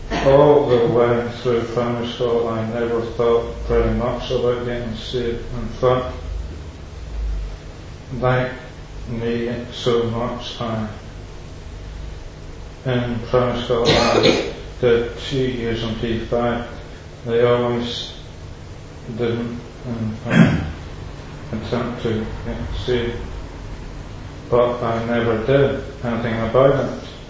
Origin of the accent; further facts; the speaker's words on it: Northern Ireland, United Kingdom; born there; I was born in Northern Ireland on the 11th of April. I really had two older sisters, my dad and mum were both Christians before I was born.